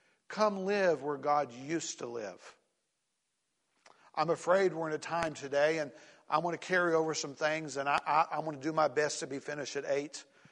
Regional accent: the South, United States; I grew up in the South, and I'm sure it's like this in other places.

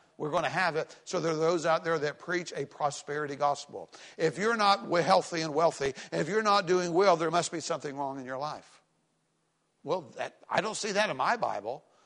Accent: Tennessee, United States; also born or lived in Florida; I was from Florida, grew up in East Tennessee.

